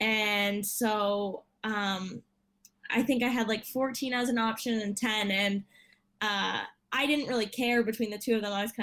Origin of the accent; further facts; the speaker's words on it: Canada; Being Canadian, I think we were born with skates on a lot of the time.